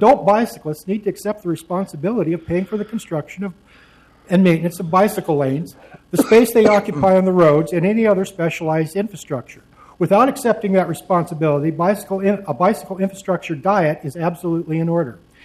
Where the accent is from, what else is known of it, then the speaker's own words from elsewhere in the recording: Portland, Oregon, United States; I'm from Northeast Portland